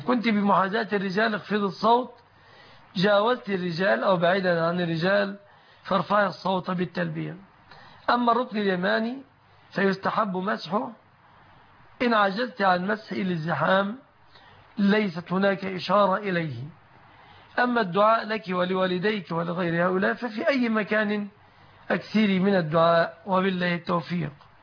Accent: Egypt; لأن المحل عندنا في مصر يعني دكان

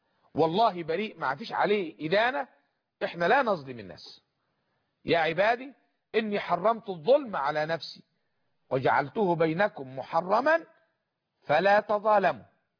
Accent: Egypt; احنا مصريين،

